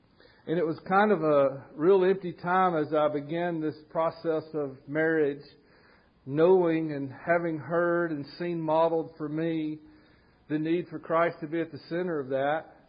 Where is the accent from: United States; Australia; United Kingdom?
United States; Jackson, Mississippi; I grew up here in Jackson, Mississippi. I went to elementary school at Woodland Hills. I went to high school, junior high, Jackson Prep.